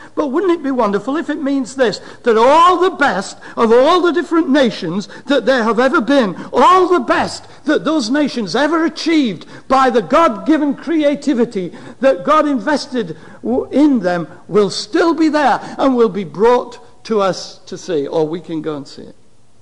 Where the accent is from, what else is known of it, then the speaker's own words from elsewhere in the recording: United Kingdom; Let's go see those Himalayas, as we British call them, the Himalayas.